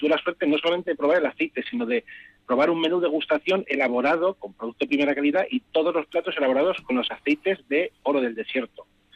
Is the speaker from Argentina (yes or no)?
no; Castilla-La Mancha, Spain; no tiene nada que ver con el picual o con la cornicabra de mi tierra, de La Mancha